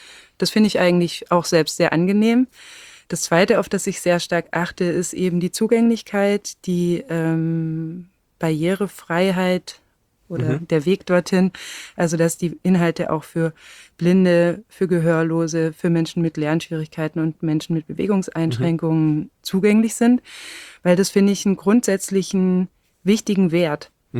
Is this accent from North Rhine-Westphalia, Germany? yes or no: no; Baden-Württemberg, Germany; ich bin auf dem Land im Schwarzwald aufgewachsen